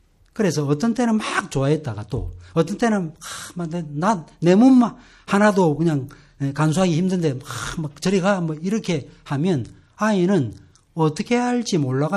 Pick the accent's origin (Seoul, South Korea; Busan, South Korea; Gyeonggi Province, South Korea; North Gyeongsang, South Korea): Seoul, South Korea; 제가 어릴 때 화곡동에, 서울 화곡동에 살았거든요.